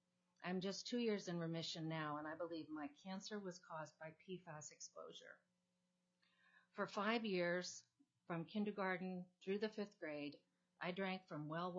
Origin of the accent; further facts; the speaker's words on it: Yakutat, Alaska, United States; I grew up in Yakutat, a community just north of Juneau with a rich Tlingit history and culture, and I'm a member of the Yakutat Tlingit tribe.